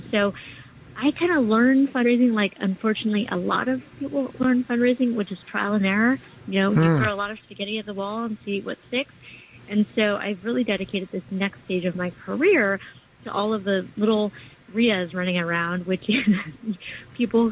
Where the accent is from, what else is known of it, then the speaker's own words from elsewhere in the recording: West Coast, United States; now in New York, United States; Actually, I'm originally from the West Coast, and I was surprised to learn that there are more Asians in New York than in San Francisco and L.A. combined.